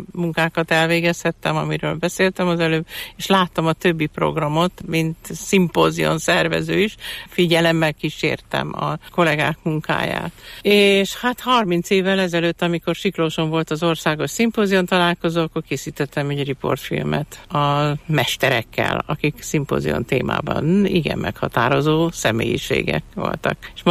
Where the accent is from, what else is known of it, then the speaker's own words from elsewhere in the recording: Szabadszállás, Bács-Kiskun, Hungary; born there; vagy és szabadszálláson, én ott születtem, úgyhogy nekem azért is egy különleges, kedves történet, hogy valamit így visszaadhattam annak a térnek, ahonnan elszármazok.